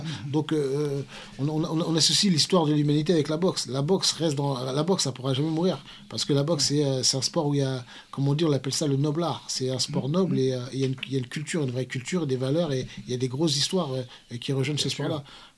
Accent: Noisy-le-Grand, Île-de-France, France; parce que nous, on vient de Noisy-le-Grand, donc nous vient de Noisy-le-Grand. Moi, j'ai commencé la boxe à Noisy-le-Grand

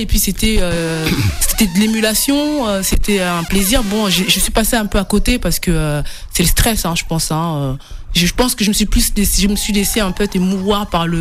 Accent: Issy-les-Moulineaux, Île-de-France, France; Je suis originaire d'ici des Moulineaux.

